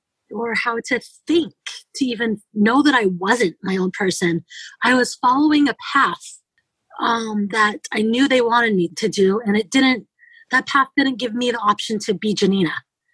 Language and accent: English; California, United States; born there; I was born in California.